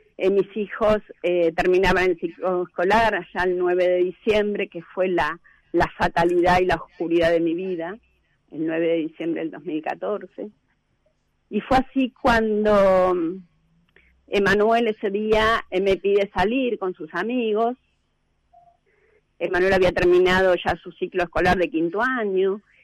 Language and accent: Spanish; Rawson, Chubut, Argentina; yo soy hija nativa de Rawson, nací aquí, y vivo en Playa Unión hace 22 años, que es un balneario en la costa del Océano Atlántico, para que se ubiquen.